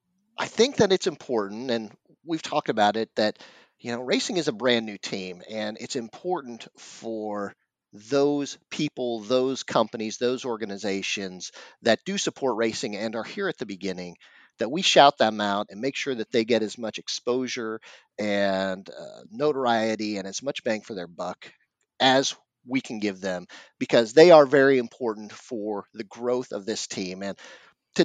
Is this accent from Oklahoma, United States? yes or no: yes; Oklahoma, United States; I grew up in Oklahoma. And a fun fact about Oklahoma